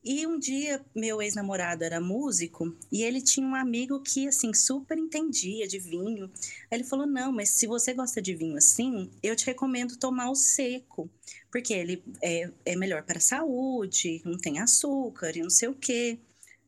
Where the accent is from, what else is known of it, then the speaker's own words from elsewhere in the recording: Uberaba, Minas Gerais, Brazil; Bom, eu sou de Uberaba, de Minas Gerais, sou filha única, sou professora de inglês.